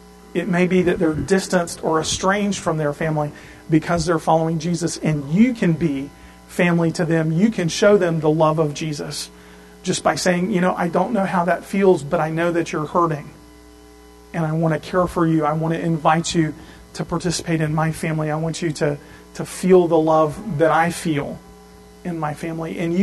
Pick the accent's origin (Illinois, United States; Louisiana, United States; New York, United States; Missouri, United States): Louisiana, United States; Now, where I grew up in South Louisiana, there are actually people today named Polycarp.